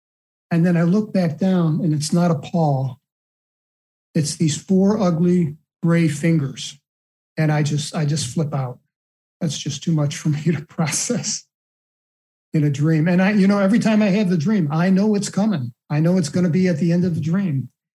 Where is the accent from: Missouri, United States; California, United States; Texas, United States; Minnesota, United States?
Missouri, United States; St. Louis; now in Michigan, United States; Now, I grew up in St. Louis, Missouri, but eventually moved to Michigan.